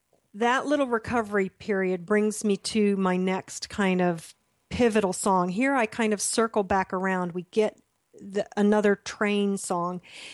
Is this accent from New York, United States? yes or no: no; Florida, United States; And again, I'm from Florida, so we don't experience scree around here.